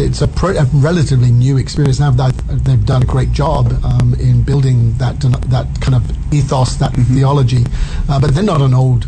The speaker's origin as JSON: {"language": "English", "town": "Bournemouth", "region": "South West England", "country": "United Kingdom", "lives_now": "Dallas, United States", "said": "From England. From the south coast of England, a place called Bournemouth."}